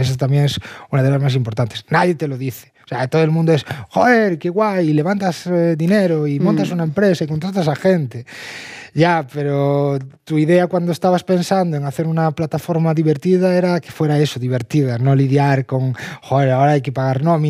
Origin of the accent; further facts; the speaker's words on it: Galicia, Spain; Y claro, yo soy de Galicia